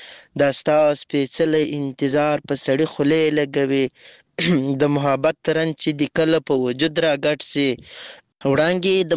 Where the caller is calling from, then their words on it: Lashkar Gah, Helmand, Afghanistan; accent: Helmandi; له هلمند مرکز لشکرګاه ښاره پیغام درته پرېږدم